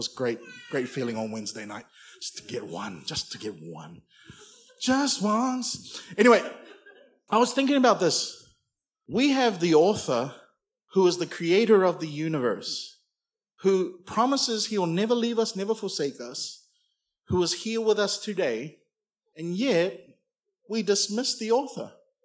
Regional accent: New Zealand; now in Mount Gravatt, Australia; I grew up in New Zealand calling it Dimmocks

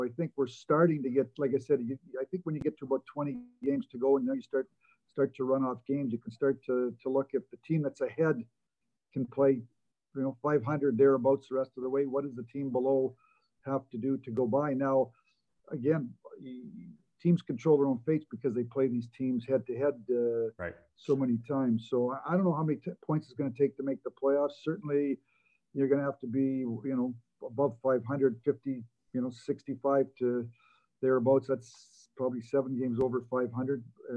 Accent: Canada; I guess I'm going to give you my thoughts being a Canadian.

